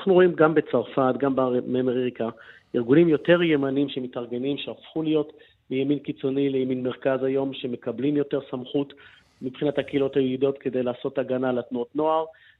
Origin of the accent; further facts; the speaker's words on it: Belgium; now in Israel; כבלגי יהודי, וביום ממחרת שמו את היהדות שלי לפני הבלגיות שלי, למרות שאני בלגי ב-100%